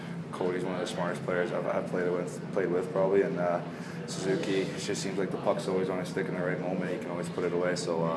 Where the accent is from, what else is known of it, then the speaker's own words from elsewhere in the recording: Winnipeg, Manitoba, Canada; We're both from Winnipeg. We both went to the same high school together, live in the same area.